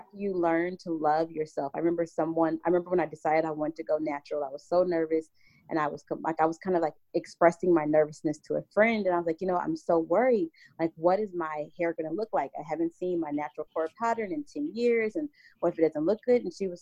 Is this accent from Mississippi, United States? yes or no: no; Little Rock, Arkansas, United States; Like, I grew up in Little Rock, Arkansas.